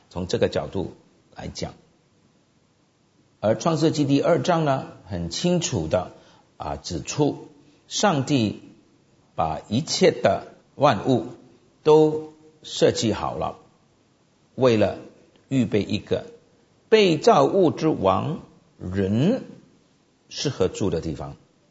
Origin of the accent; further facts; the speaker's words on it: China; also born or lived in Chicago, United States; 第一是一个君王的复数，就是说我们中国人呢，皇帝称自己做朕，那可能有些西方的皇帝称自己做我们。哎，我以前在芝加哥牧会的时候